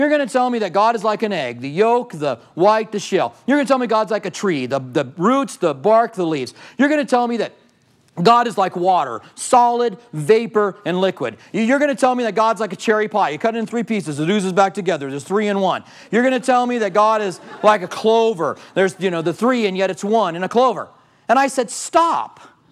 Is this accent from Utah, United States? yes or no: no; Albuquerque, New Mexico, United States; When I was a child, I used to lay in the grass in our front yard. I grew up in Albuquerque.